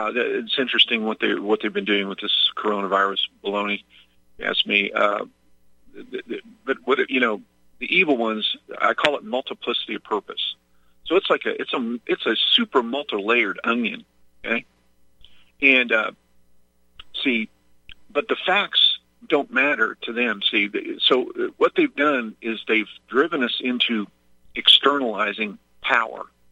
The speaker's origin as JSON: {"language": "English", "region": "Midwest", "country": "United States", "tie": "born or raised there", "said": "I grew up in the Midwest, in the Bible Belt. Some say the city where I was from was the belt buckle of the Bible Belt."}